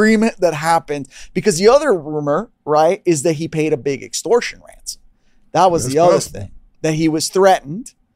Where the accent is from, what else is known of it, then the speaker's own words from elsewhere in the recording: Miami, Florida, United States; And I didn't grow up here, right? Like, I grew up in Miami. I'm Latino. I'm Cuban.